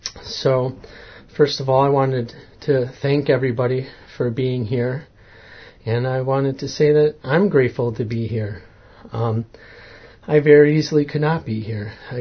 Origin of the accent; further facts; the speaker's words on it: Rush, New York, United States; I grew up in Rush, New York, which is south of Rochester here. Grew up in a big farmhouse.